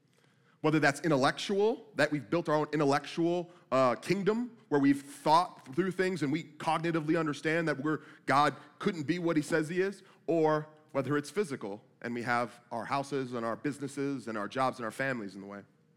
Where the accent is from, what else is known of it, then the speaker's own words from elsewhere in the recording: Vallejo, California, United States; We grew up poor. We grew up in Vallejo, California, only city without a police force in California at this point. It was a very rough place to live.